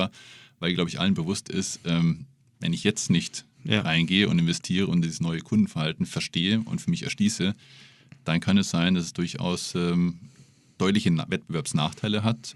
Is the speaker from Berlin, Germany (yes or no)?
no; Munich, Bavaria, Germany; Und als Münchner kommt man immer sehr, sehr gerne nach Hamburg